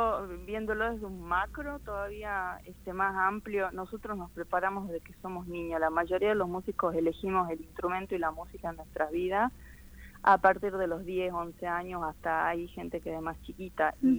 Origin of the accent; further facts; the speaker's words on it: Salta, Argentina; acá en Salta, yo soy salteña.